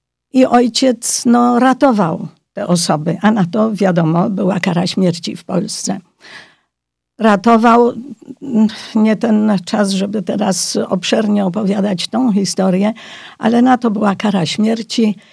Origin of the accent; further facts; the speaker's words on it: Hungary; Dlatego ja się urodziłam na Węgrzech. Na Węgrzech chodziłam do szkoły podstawowej, stąd znam węgierski.